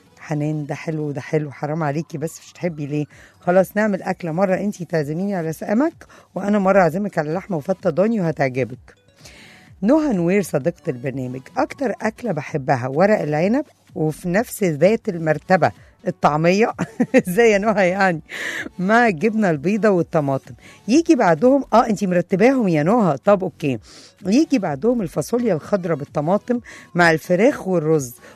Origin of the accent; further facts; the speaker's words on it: Mansoura, Dakahlia, Egypt; احنا جماعه من المنصوره فاحنا عندنا اكل البط ده شيء مهم جدا جدا جدا.